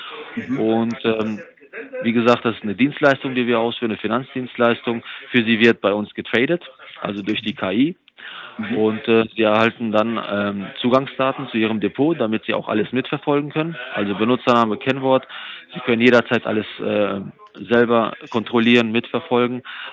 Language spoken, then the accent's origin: German; Winterberg, North Rhine-Westphalia, Germany; moved away as an adult; now in Switzerland; Ich bin aufgewachsen und bin geboren in Winterberg, in Nordrhein-Westfalen. Mhm. Aber ich lebe schon seit 12 Jahren in der Schweiz.